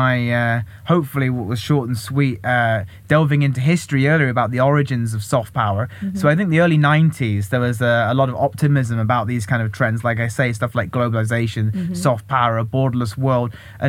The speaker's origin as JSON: {"language": "English", "country": "United Kingdom", "tie": "born there", "said": "the UK, which, as you can tell from my accent, is the country where I was originally born."}